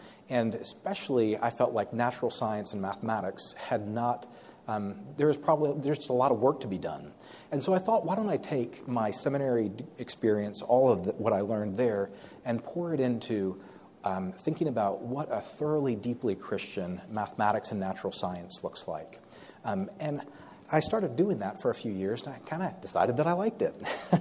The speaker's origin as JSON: {"language": "English", "town": "Tampa", "region": "Florida", "country": "United States", "tie": "born or raised there", "said": "But I moved down to Florida when I was 7, and I grew up in Tampa."}